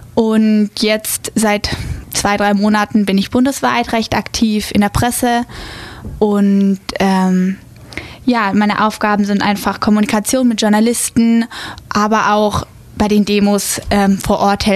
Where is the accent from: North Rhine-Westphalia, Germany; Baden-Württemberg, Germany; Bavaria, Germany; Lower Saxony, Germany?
Baden-Württemberg, Germany; Überlingen; Ich bin 17 Jahre alt und ich komme auch vom Bodensee aus Überlingen.